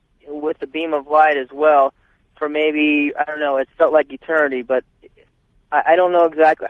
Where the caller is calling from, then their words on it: Fresno, California, United States; I'm calling you from Fresno. I listen to you from 580.